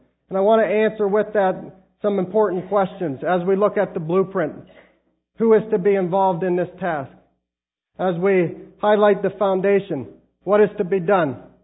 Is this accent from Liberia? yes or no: yes; Liberia; as I grew up in Liberia